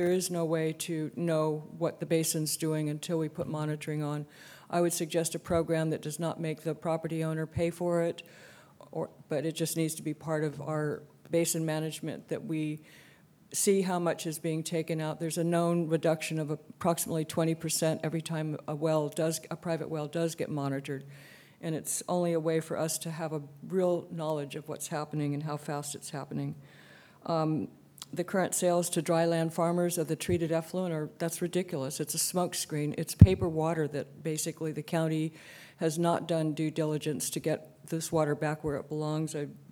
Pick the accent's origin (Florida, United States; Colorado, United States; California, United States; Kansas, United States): California, United States; Los Osos; Good morning … I'm from Los Osos.